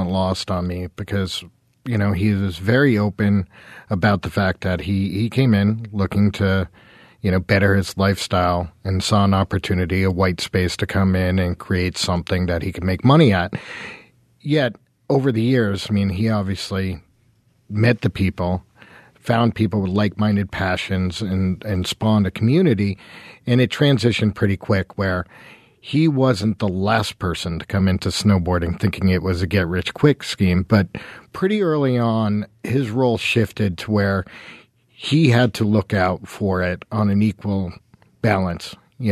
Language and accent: English; Killington, Vermont, United States; growing up in Killington, Vermont, southern Vermont, we would make pilgrimages to Manchester.